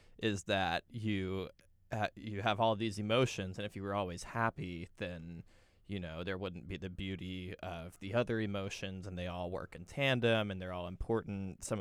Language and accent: English; Texas, United States; We're from Texas, but, I mean, that's a sacrifice there.